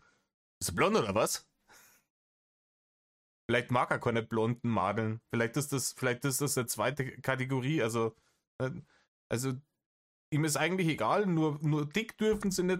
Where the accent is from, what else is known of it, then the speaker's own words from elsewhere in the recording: Bavaria, Germany; Wie man bei uns in Bayern sagt. In Bayern, wir gehen wild mit den Verneinungen.